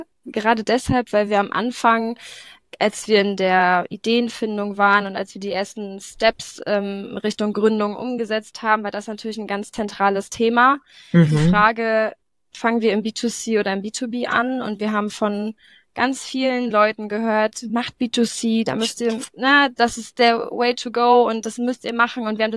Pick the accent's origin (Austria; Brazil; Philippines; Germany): Germany; Mecklenburg-Vorpommern; now in Lübeck, Germany; Ich bin, eigentlich, wie ihr schon gehört habt, komme ich aus der Nähe von Rügen. Und bin vor 2 Jahren nach Lübeck gezogen.